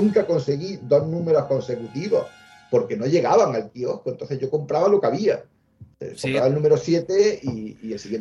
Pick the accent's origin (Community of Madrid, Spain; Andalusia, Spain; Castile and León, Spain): Andalusia, Spain; La Carolina; yo recuerdo los cómics que yo alquilaba en el kiosco de mi pueblo, en La Carolina, en Jaén